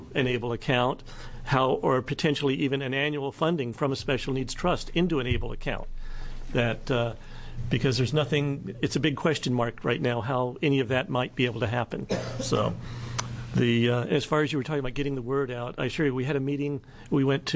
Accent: Happy Valley, Oregon, United States; I'm from Happy Valley, Oregon.

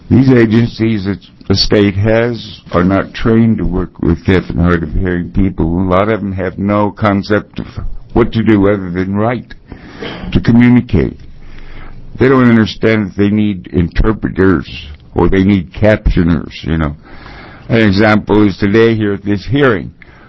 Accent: Albany, Oregon, United States; I'm from Albany, Oregon. I was born here in Oregon

